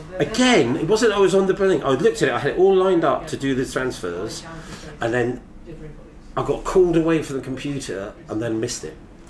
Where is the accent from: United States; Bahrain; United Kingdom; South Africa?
United Kingdom; But the French are a bit, that is the trouble with being British, isn't it? We're not well liked in Europe after the whole Brexit business.